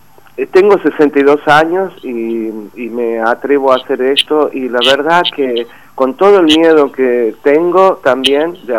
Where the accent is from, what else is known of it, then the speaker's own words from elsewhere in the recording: Argentina; creo que soy el único argentino que lo integra